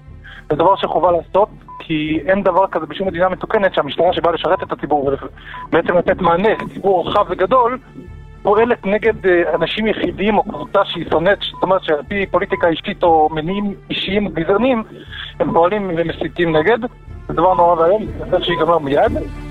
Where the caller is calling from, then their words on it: Modi'in Illit, Judea and Samaria Area, Israel; אני מודיעין עילית.